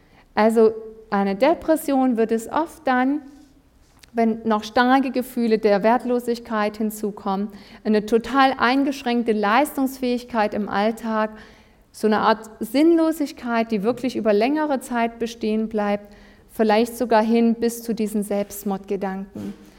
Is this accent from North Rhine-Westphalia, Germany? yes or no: no; Waren, Mecklenburg-Vorpommern, Germany; Ich komme zumindest aus Waren, da gibt es viele Seen und auch Fischerei.